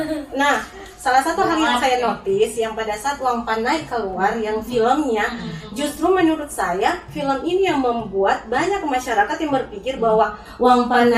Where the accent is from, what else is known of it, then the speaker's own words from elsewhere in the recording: Bone, South Sulawesi, Indonesia; Kemudian kedua, saya dari Bone.